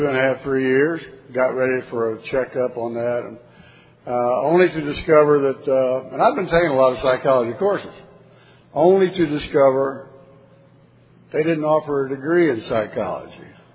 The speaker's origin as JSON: {"language": "English", "town": "Oklahoma City", "region": "Oklahoma", "country": "United States", "tie": "born or raised there", "said": "I grew up outside in Oklahoma City."}